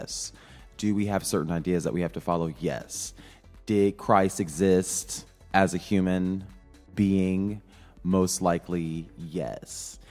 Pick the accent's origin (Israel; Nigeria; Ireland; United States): United States; Midwest; I'm a Midwesterner, you know, very normal. My proximity to whiteness is pretty close, because I grew up in just a more conservative rural part of the Midwest, and this is how I am.